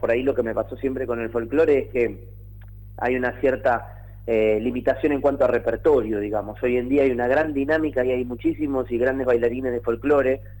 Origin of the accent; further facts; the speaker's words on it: Arroyo Seco, Santa Fe, Argentina; era un barrio en Arroyo Seco de provincias por ahí unidas en un mismo barrio, porque me acuerdo que había mucha gente del Chaco que escuchaba mucho chamamé